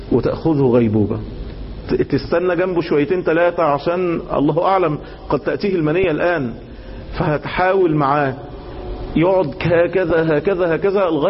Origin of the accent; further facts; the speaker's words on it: Cairo, Cairo Governorate, Egypt; عندنا في القاهرة